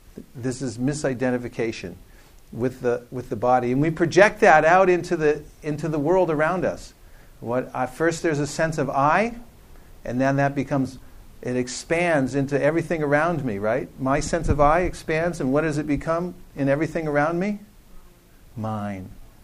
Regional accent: United States; Because those are my people. I'm an American.

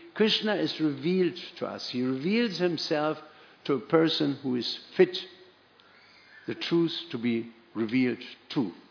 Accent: Germany; And I'm coming from Germany, not being biased, the Mercedes sounded better.

